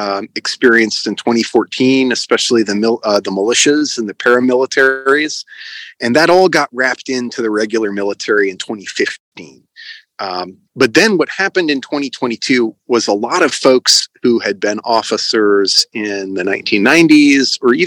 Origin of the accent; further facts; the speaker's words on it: United States; now in Ukraine; I'm an American citizen, and the unit that I'm with a pretty special unit.